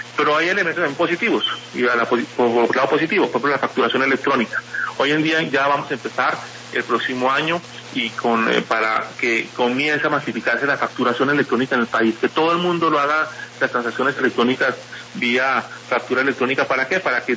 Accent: Colombia; Todos los colombianos que ganamos más de 40 millones de pesos al año

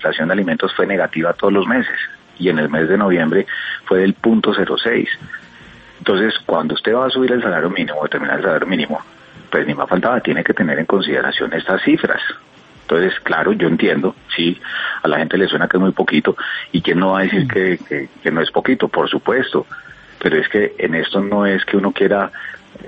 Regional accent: Colombia; una cosa que es debe darnos vergüenza como colombianos, y esa altísima tasa de informalidad laboral que tiene nuestro país.

